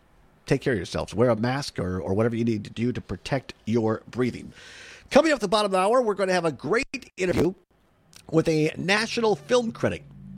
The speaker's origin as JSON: {"language": "English", "town": "Richland Center", "region": "Wisconsin", "country": "United States", "tie": "born or raised there", "said": "Republican of Southwest Wisconsin, which represents my hometown, Richland Center, and UW-Richland and Platteville."}